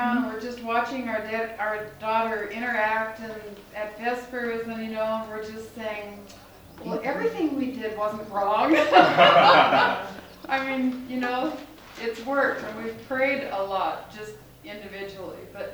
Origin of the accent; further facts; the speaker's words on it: Pasadena, California, United States; I'm from Pasadena, California.